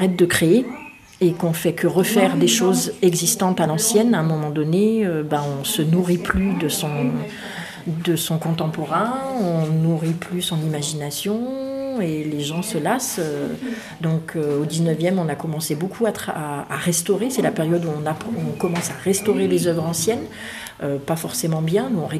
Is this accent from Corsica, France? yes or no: no; Provence-Alpes-Côte d'Azur, France; moi, j'ai grandi dans le Var. La vie m'a amenée à Paris, où je travaillais en plein centre-ville de Paris